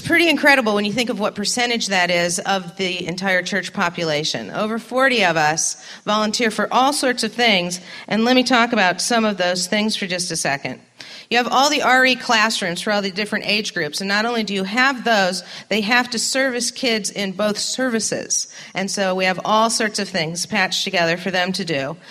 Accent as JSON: {"language": "English", "town": "Canton", "region": "Ohio", "country": "United States", "said": "originally, we're from Canton, which is about 45 minutes south of here."}